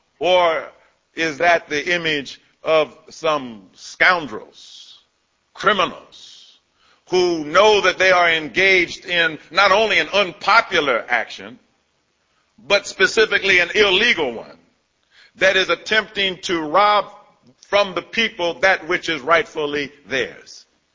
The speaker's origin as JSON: {"language": "English", "town": "Washington", "region": "District of Columbia", "country": "United States", "said": "I come from Washington, D.C., where the life expectancy of a black male born in the District of Columbia is about the same as the life expectancy of, say, a man born in Sudan"}